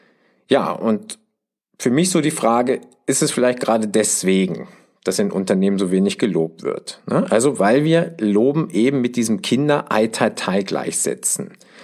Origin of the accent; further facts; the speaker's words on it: Switzerland; ich bin ja Schweizer mit deutschem Migrationshintergrund